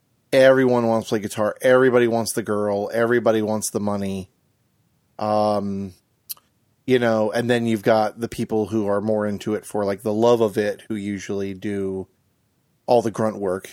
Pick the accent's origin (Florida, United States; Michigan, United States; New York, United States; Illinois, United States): Florida, United States; Fort Myers; You're like from Fort Myers, and I'm from Fort Myers